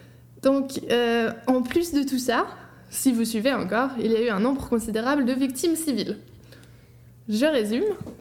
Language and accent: French; Switzerland; D'ailleurs, je suis Suisse où je ne suis plus.